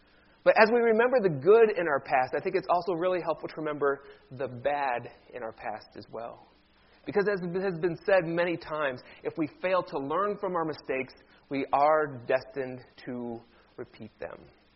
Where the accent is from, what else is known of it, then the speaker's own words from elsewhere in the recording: Cleveland, Ohio, United States; my hometown favorite baseball team, the Cleveland Indians, were in the World Series.